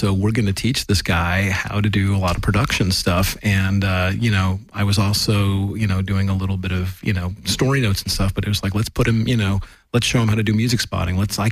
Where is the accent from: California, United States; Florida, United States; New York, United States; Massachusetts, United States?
California, United States; Los Angeles; I was from Los Angeles, because they knew that the producers, the writer-producers were all out of Los Angeles.